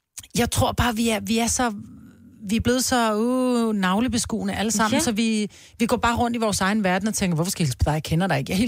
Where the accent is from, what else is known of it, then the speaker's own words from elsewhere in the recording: Copenhagen, Capital Region of Denmark, Denmark; jeg er født og opvokset i København.